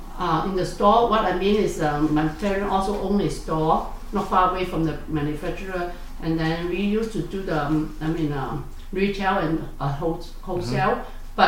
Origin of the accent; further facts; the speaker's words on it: Cholon, Ho Chi Minh City, Vietnam; moved away; I was born in South Vietnam in 1955.